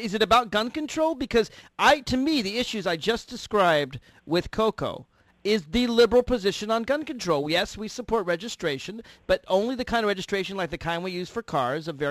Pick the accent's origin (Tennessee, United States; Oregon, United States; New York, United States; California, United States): Tennessee, United States; Nashville; and I'm from Nashville, Tennessee, and my heart and soul goes out to all the flood victims there